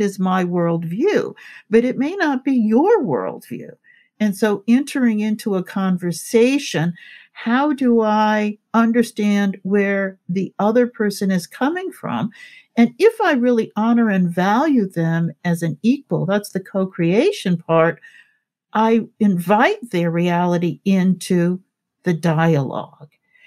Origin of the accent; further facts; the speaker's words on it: Cleveland, Ohio, United States; I myself, as a Black woman growing up in Cleveland, Ohio, would never have come to those kinds of conclusions